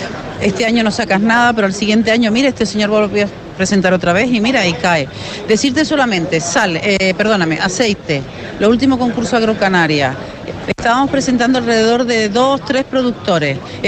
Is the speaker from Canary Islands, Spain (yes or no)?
yes; Fuerteventura, Canary Islands, Spain; Es que, ¿sabes lo que pasa? Que ya no somos solo majoreros.